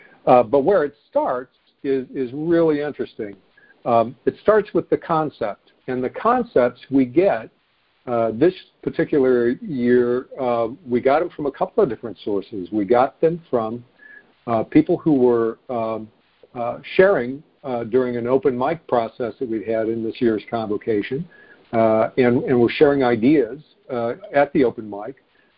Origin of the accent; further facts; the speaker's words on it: Chicago, Illinois, United States; from Chicago, as mentioned, and I am a debtor and a business owner.